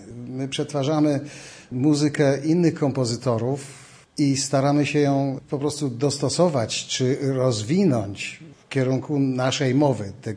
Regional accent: Kraków, Lesser Poland, Poland; moved away as an adult; Ja jestem Polakiem i do 20 roku życia mieszkałem w tym kraju. Jestem krakowianinem

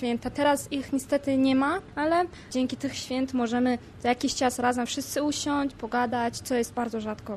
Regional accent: Tajikistan; Polish is a second language; now in Poland; Ja pochodzę z Tadżykistanu.

